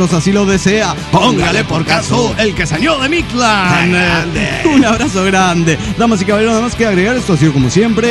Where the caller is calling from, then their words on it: Zapopan, Jalisco, Mexico; de Zapopan.